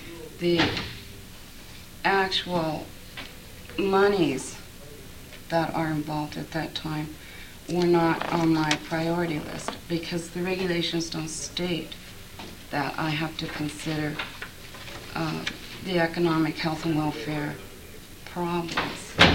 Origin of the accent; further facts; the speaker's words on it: Elfin Cove, Alaska, United States; I'm from Elfin Cove.